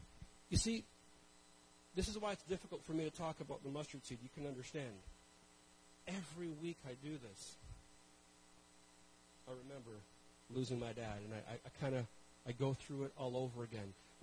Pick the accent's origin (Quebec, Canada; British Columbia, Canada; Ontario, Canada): Ontario, Canada; Toronto; And I grew up in Toronto, not a lot of farms, not a lot of, ability to plant.